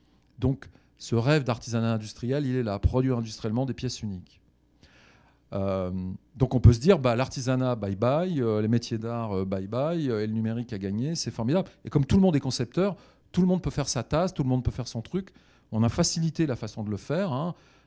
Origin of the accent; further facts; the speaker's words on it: France; Comme je suis un Français avec la raison critique et mon éducation